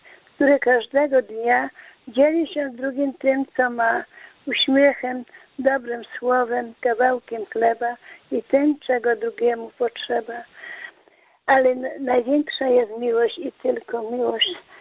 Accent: Subcarpathian Voivodeship, Poland; Ja jestem z Podkarpacia i było bardzo blisko.

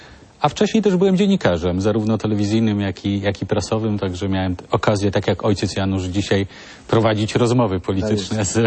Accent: Pomeranian Voivodeship, Poland; Ja kandyduję z Pomorza, czyli z mojej małej ojczyzny.

